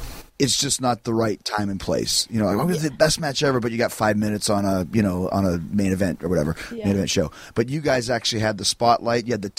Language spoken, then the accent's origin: English; Canada; accent: Canadian; My Canadian accent wants to say Sasha, but she told me it's Sasha